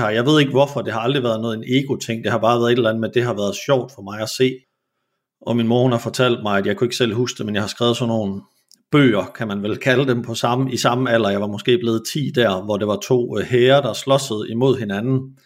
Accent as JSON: {"language": "Danish", "region": "Jutland", "country": "Denmark", "said": "Altså jeg kommer fra Jylland, hvor det sådan jo, man skal ikke slå noget for højt op."}